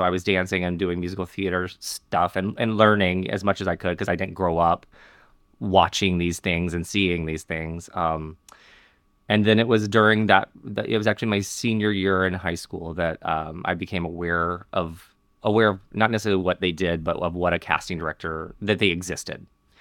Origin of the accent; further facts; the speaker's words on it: Montgomery, Alabama, United States; I grew up in Montgomery, Alabama, Alabama Shakespeare Festival is.